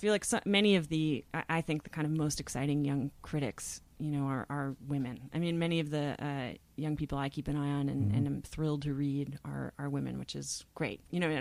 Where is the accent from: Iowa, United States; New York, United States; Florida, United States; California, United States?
New York, United States; Croton-on-Hudson; now in Brooklyn, United States; Yes, I live in Brooklyn, but I grew up in Croton on Hudson.